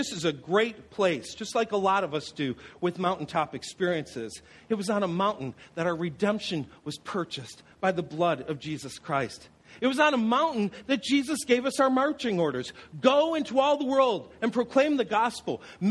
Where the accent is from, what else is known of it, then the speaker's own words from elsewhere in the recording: New York, United States; I grew up in Western New York. It wasn't a particularly mountainous place. It was hilly.